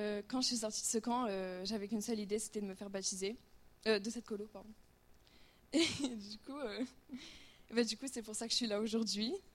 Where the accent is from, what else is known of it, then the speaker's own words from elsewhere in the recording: Nice, Provence-Alpes-Côte d'Azur, France; Moi, je suis née dans une famille chrétienne. J'ai grandi à l'église à Nice.